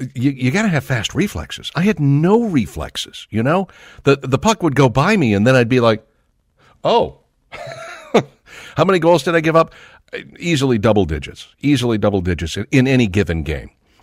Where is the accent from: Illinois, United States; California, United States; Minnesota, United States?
Minnesota, United States; Minneapolis; how famous Herb Brooks was in Minneapolis when I was growing up in Minnesota